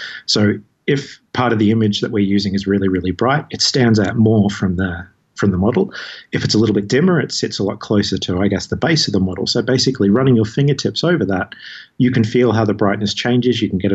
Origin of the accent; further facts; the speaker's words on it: Australia; I grew up in Australia, so we have really clear skies